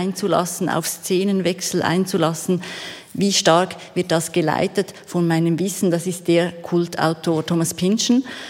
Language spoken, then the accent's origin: German; Switzerland; Ja, als Schweizerin.